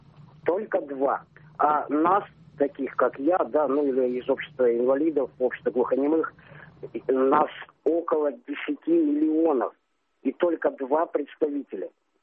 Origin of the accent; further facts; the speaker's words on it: Kopeysk, Chelyabinsk Oblast, Russia; город Копейск, Челябинской области.